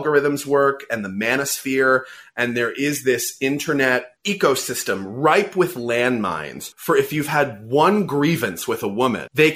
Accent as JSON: {"language": "English", "town": "San Francisco", "region": "California", "country": "United States", "tie": "born or raised there", "said": "I grew up in San Francisco. I was surrounded by gay people all the time."}